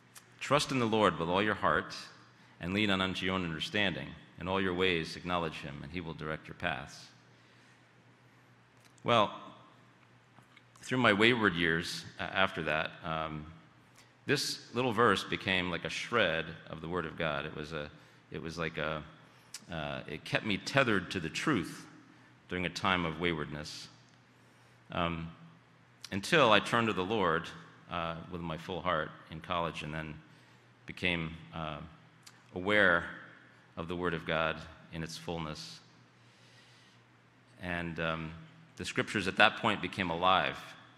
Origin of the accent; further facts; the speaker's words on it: Red Hook, New York, United States; I was brought up in St. John's Reformed Church in Red Hook, New York.